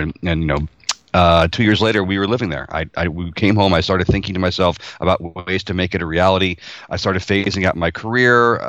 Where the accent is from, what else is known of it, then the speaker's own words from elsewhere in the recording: New York, United States; Yeah, I'm Italian American, you know, from a big New York family, and I grew up, you know, with all the trappings of Italian Americana